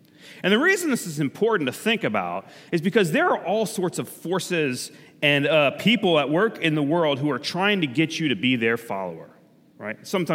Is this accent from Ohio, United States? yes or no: yes; North Canton, Ohio, United States; came this little slice of Seattle to North Canton, Ohio, my hometown, and I was amazed.